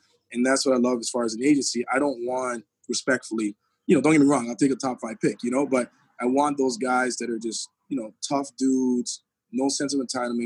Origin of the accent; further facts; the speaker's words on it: Canada; I'm Canadian. I have two challenges in this market. I'm Black and I'm Canadian. So, you know, as Canadians, we already have our struggle of trying to make it to a certain level.